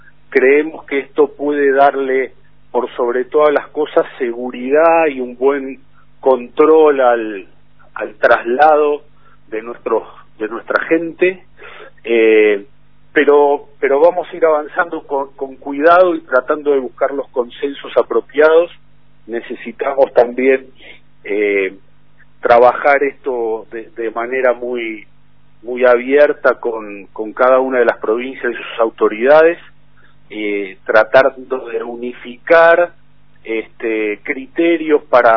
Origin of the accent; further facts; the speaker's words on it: Argentina; de manera bien profesional como somos en Argentina